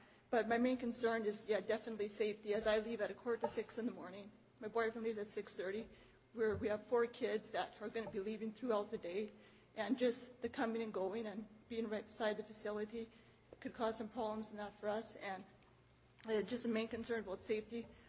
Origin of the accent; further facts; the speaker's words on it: St. Boniface, Manitoba, Canada; I'm from St. Boniface.